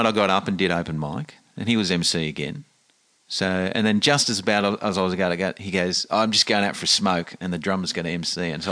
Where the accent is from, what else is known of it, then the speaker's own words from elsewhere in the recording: Australia; I went, hey, I'm from Australia